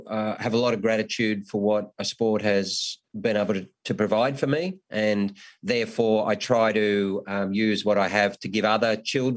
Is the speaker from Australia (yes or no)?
yes; New South Wales, Australia; Well, I'm from up in a country area of New South Wales.